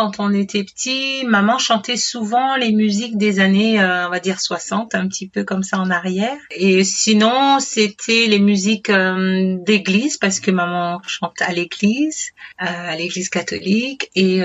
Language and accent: French; Martinique, France; je suis originaire de la Martinique.